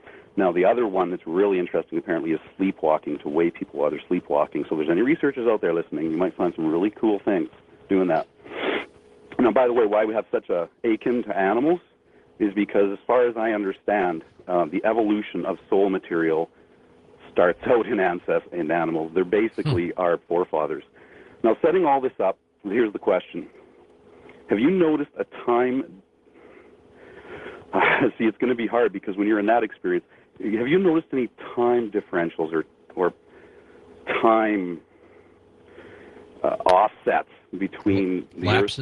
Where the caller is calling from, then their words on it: Edmonton, Alberta, Canada; Edmonton, Alberta, Canada.